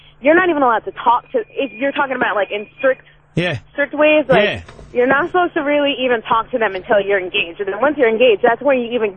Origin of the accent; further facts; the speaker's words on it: Yemen; like I'm from Yemen. My family's from Yemen, which is a country in the Middle East.